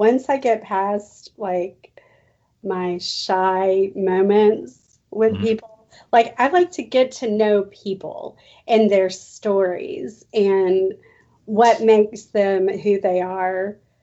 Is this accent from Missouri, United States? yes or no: no; Texas, United States; That's how I was growing up in Texas. I made a concentrated effort not to sound like I was from there. Yeah. Now I just don't care. If I get tired, you can tell I'm country.